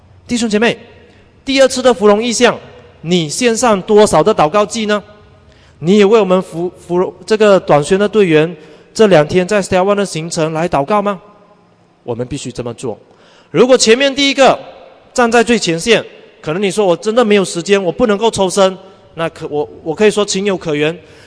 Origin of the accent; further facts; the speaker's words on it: Fuzhou, Fujian, China; 包括比如说我福州人讲广东话，可能我一讲你就笑到要命了，因为那个腔怪怪